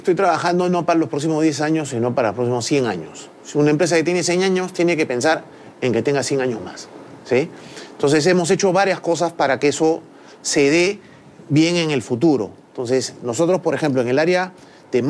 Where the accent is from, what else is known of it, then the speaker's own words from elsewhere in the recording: Lima, Peru; Mi familia de Arequipa, ¿sí? Pero yo he vivido pues, toda mi niñez en Lima